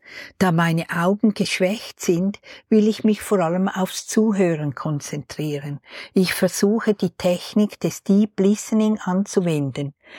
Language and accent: German; Winterthur, Zurich, Switzerland; Ich komme aus Winterthur in der Schweiz